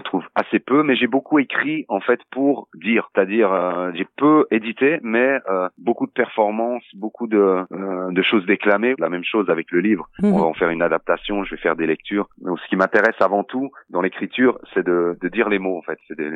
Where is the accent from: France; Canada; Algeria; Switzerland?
Switzerland; French-speaking Switzerland; ayant grandi en Suisse, je suis né en Suisse